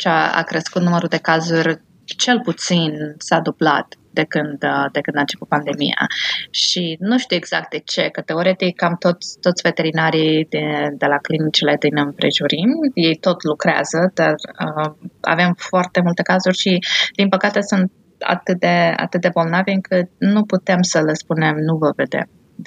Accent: Romania; moved away as an adult; now in Chicago, United States; Eu am plecat din România în 2002, m-am mutat aici în Chicago în 2002 și cam aici am rămas. Mi-am plecat doar câțiva ani în Indiana ca să-mi fac rezidențiatul, dar mare parte am stat aici în Chicago.

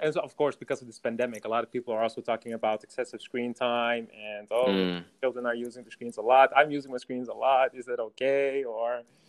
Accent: Amsterdam, North Holland, Netherlands; moved away as an adult; now in Dublin, Ireland; Yeah, I'm from Amsterdam, but now I'm in Dublin.

